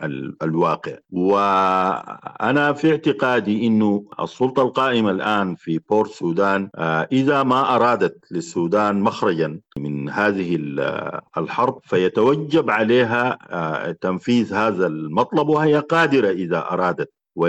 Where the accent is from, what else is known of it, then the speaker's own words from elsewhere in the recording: Sudan; حتى نتمكن جميعا كسودانيين يعني من معالجة مترتباتها ومداوات جراحة